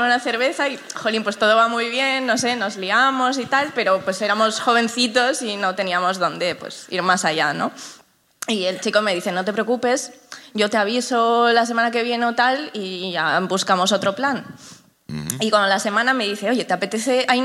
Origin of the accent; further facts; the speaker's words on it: Gijón, Asturias, Spain; De Gijón.